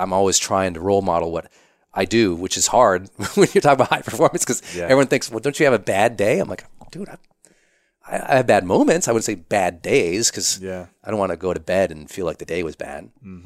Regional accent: Montana, United States; that's not comfortable for me. I'm from Montana.

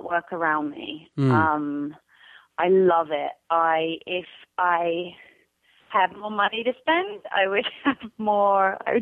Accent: United Kingdom; maybe it's because I'm a Brit, and we sort of take our holidays more seriously

